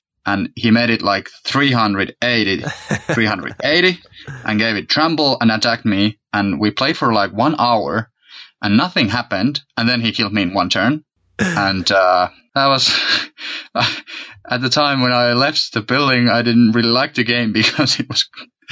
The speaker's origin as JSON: {"language": "English", "country": "Finland", "tie": "born or raised there", "second_language": "English", "said": "Yeah, yeah. 30 years, just like 1 month ago."}